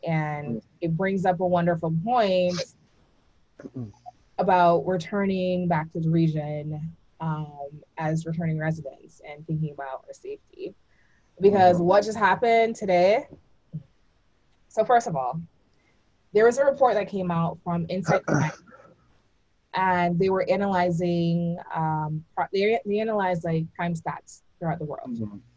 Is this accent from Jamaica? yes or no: yes; Jamaica; everyone knows that we're both from Jamaica, still have family there, all of that.